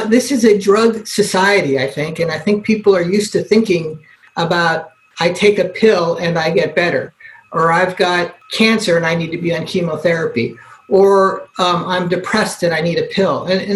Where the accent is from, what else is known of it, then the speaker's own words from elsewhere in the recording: Hawaii, United States; you know, I grew up in Hawaii, and I was Asian medicine was part of the culture there when I grew up.